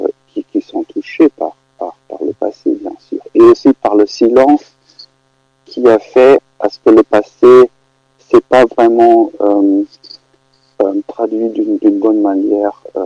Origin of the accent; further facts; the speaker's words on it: Germany; en tant qu'Allemand né en 72